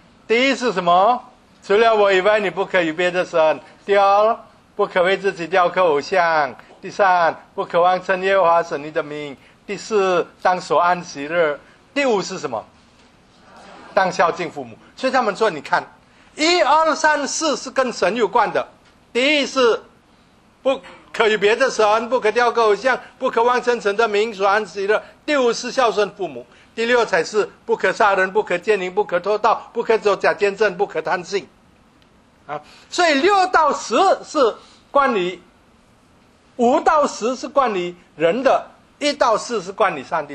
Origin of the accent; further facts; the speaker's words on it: China; 我们中国人很注重孝道